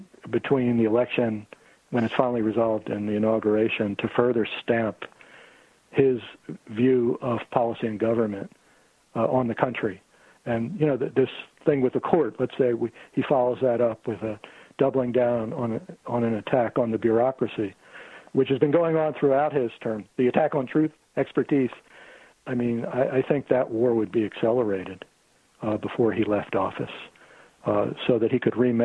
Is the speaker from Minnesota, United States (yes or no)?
no; Pennsylvania, United States; And let's say it all comes down to my home state of Pennsylvania.